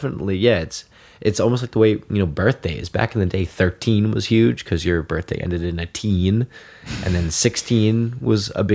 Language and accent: English; Maine, United States; school, all of high school in Maine. The really memorable friends are in Maine. So I would say Maine. I'm from Maine.